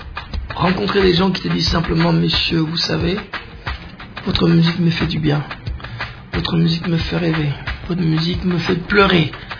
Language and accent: French; Kinshasa, DR Congo; Lokois, Kinois, grandi à Kauka, Matongé, Ngaba